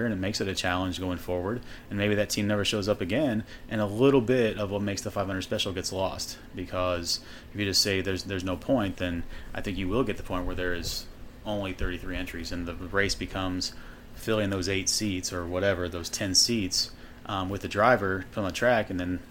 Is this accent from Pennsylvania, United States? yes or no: no; Indiana, United States; And then of course I'm born and bred in Indiana, so it's … is always the moment